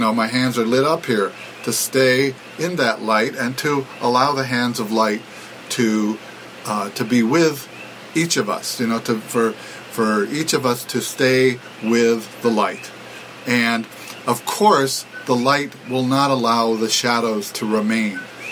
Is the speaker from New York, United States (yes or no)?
no; Hawaii, United States; I'm just Hawaiian guy, you know, living in Hawaii guy.